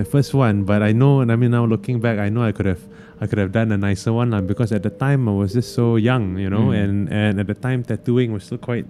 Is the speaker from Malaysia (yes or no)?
yes; Klang, Selangor, Malaysia; I grew up in Klang.